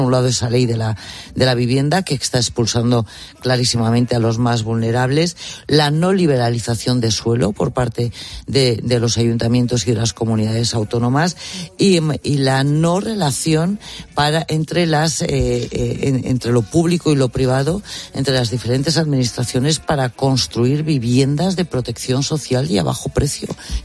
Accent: Spain; somos los españoles

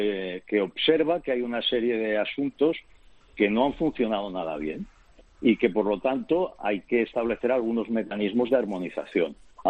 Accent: Catalonia, Spain; Porque como catalán, y además, tú, como tú sabes

